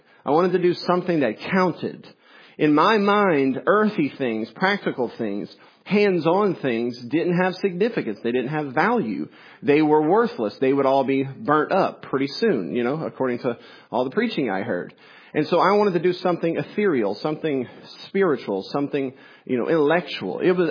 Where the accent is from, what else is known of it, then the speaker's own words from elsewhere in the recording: Breaux Bridge, Louisiana, United States; I grew up in Breaux Bridge. I had never heard air sirens.